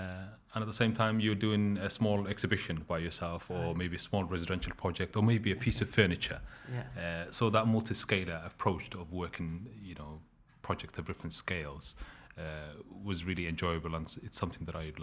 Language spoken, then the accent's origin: English; Manchester, North West England, United Kingdom; also born or lived in Hargeisa, Somalia; was actually born in Somalia, in Somalia's second biggest city in the late 80s. The family moved to Manchester, and that's where I grew up in Manchester and came to study architecture in London.